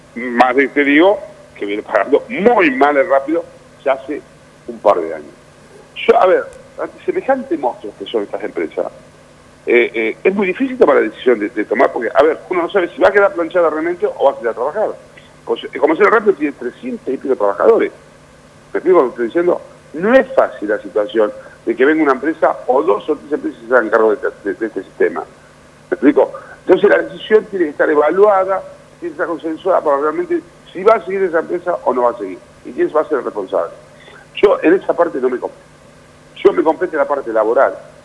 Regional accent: Tandil, Buenos Aires Province, Argentina; Yo soy de Tandil, déjame que te diga.

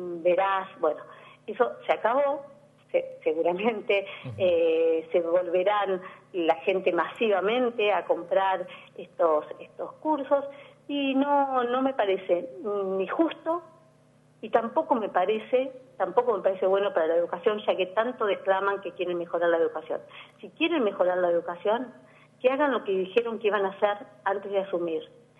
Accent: Tandil, Buenos Aires Province, Argentina; yo soy de Tandil

